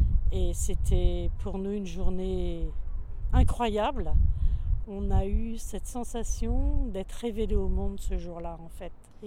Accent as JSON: {"language": "French", "country": "France", "said": "je suis de France."}